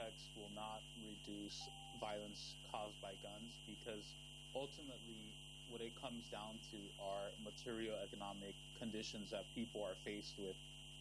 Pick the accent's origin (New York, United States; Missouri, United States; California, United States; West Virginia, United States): New York, United States; New York City; for example, in New York City, where I am from, I'm born and raised in New York, and also in Chicago, in Illinois, where there are huge amounts of gun violence.